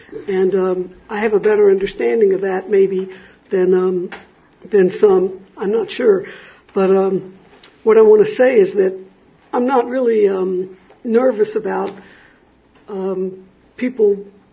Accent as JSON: {"language": "English", "region": "Texas", "country": "United States", "said": "Most of y'all might know or not that I'm from Texas. So y'all might imagine I'm no stranger to guns"}